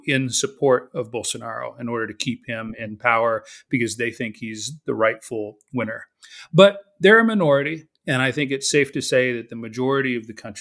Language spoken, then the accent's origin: English; United States; I the experience of watching Brazil as an American over the last 5 years or so has been incredibly bizarre.